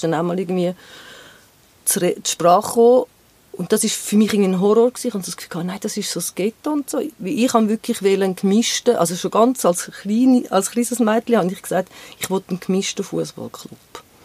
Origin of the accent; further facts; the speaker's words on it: Rümlang, Zurich, Switzerland; Ich bin in Rümlang aufgewachsen.